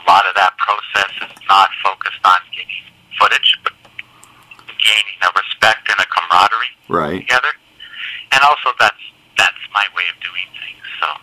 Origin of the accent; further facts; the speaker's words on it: Canada; We have a thing like South by Southwest here in Montreal, because I'm from Canada.